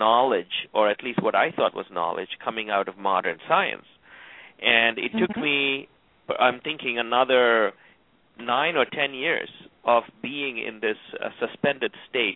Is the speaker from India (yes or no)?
yes; India; Well, I come from India.